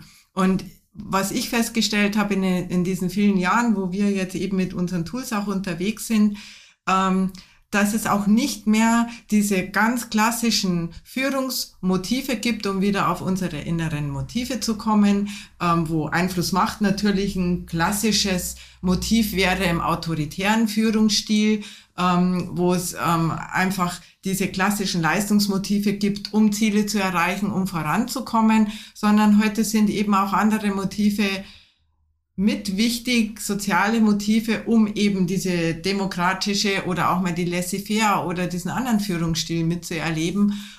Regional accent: Bavaria, Germany; Ich bin aus Bayern.

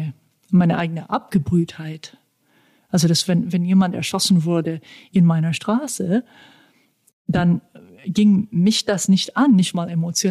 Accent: the South, United States; Also das heißt, ich komme quasi aus dem Old South.

